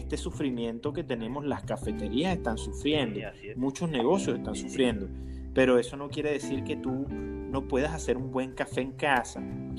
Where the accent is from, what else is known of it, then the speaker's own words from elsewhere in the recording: Los Llanos, Venezuela; yo me recordé aquellas coladas de café de mi tierra